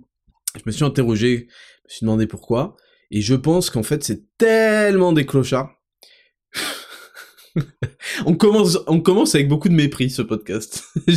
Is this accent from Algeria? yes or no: no; Paris, Île-de-France, France; je vous donne mon point de vue en tant que Parisien.